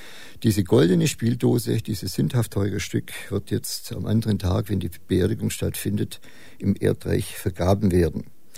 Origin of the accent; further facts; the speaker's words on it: Heidenheim, Baden-Württemberg, Germany; Ich komme aus Heidenheim. Ich bin Berufsschullehrer.